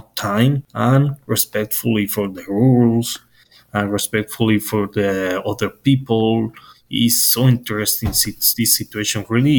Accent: Colombia; English is a second language; now in Canada; I am from Colombia. I am a business administrator and master in political science. And I'm here in Canada because the Canadian government awarded me a prize.

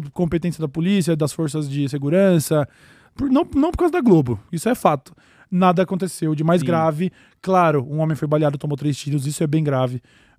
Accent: São Paulo, Brazil; Eu, como paulista

